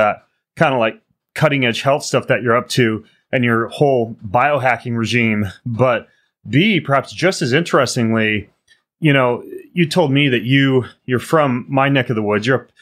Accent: Idaho, United States; I grew up in North Idaho, tons of huckleberries.

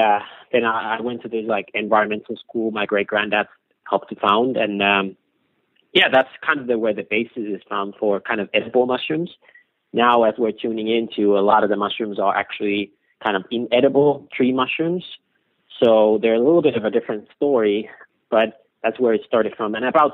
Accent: Finland; born or raised there

